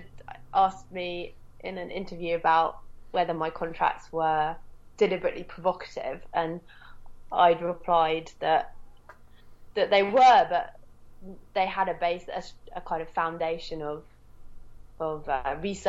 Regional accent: England, United Kingdom; I don't know whether that's because I'm English.

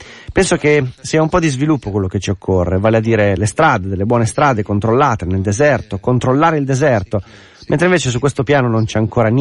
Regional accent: Agadez, Niger; Io vengo da Agadez

